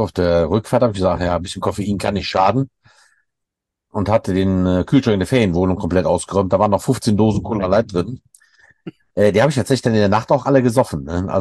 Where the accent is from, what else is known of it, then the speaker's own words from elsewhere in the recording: Troisdorf, North Rhine-Westphalia, Germany; born there; Nicht raised, aber born in Troisdorf tatsächlich.